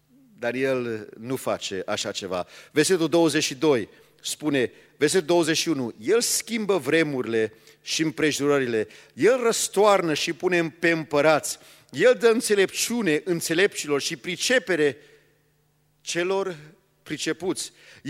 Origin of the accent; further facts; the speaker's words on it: United States; Eu sunt din America.